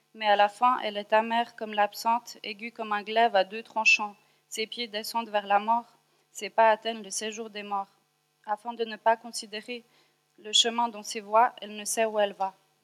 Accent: Switzerland; born there; j'ai 27 ans. Je suis née en Suisse, d'origine des pays de l'Est.

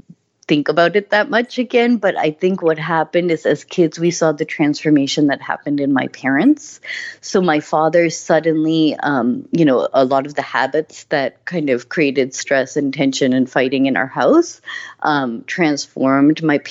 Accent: Boston, Massachusetts, United States; my parents were very much an immigrant family growing up in Boston. So, you know, our core was our Indian family who had also come to the U.S. as well as that Indian community.

